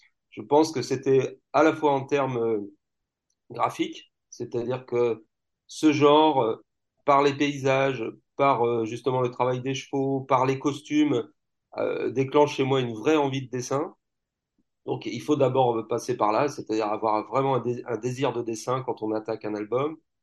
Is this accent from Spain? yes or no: yes; Spain; moi, j'ai vécu une partie de mon enfance, adolescence, en Espagne.